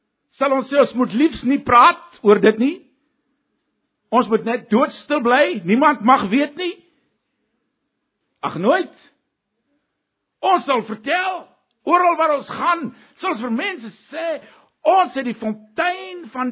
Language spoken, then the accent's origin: Afrikaans; Namibia; ek het groot geword in Namibië. Ek het baie jare daar gebly, ek was al my skoolloopbaan in Namibië